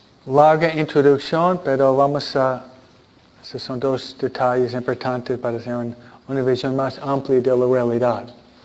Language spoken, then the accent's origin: Spanish; New York, United States; Soy neoyorquino, no sé si es neoyorquino, se mueve rápido en todo, ¿no?